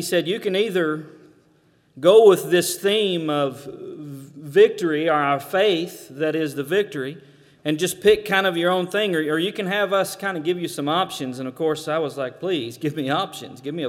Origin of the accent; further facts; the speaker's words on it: Texas, United States; I'm from Texas. Do I need to say anything?